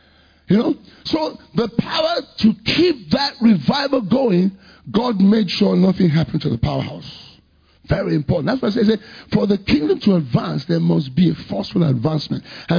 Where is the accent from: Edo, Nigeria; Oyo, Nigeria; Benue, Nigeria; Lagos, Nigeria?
Oyo, Nigeria; Ibadan; And it is beginning in this Obodo Ibadan, my hometown.